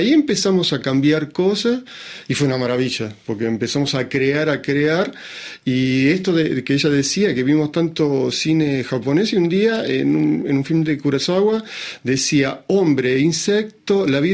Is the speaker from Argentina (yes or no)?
yes; Argentina; Yo soy argentino